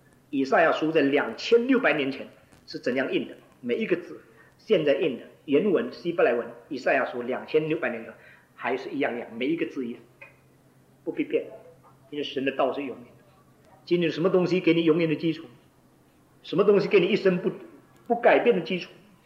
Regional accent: China; 作为一个中国人看，整个中国中国字的书会摆在那里

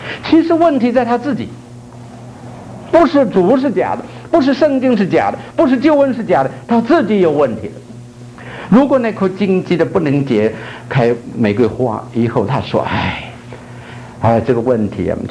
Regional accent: North China, China; 在我的家乡华北，这个有一种树叫做酸楂，

